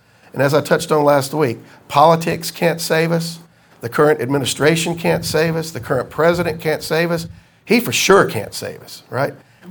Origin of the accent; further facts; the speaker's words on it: Corinth, Mississippi, United States; I grew up in Mayberry, in Corinth, Mississippi, right?